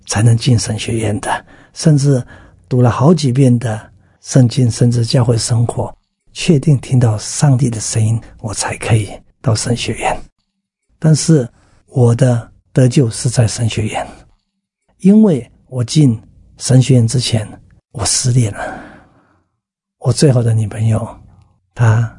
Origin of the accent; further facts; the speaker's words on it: Datong, Yilan County, Taiwan; born there; 我在小的时候，我出生在宜兰的大同乡